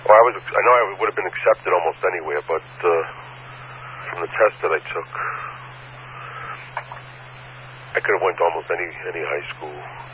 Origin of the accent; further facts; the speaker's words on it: New York, United States; I did have problems in growing up in Brooklyn, of course, itself, but not high school related.